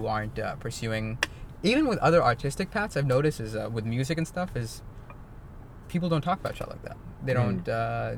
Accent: Singapore; also born or lived in India; now in United States; No, English, people speak English in Singapore, that's everyone's first language. But I was born in India. But yeah, English, I learned English first.

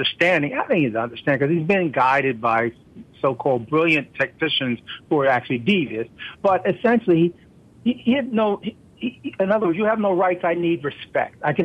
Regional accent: New York, United States; I'm from New York. I know Trump.

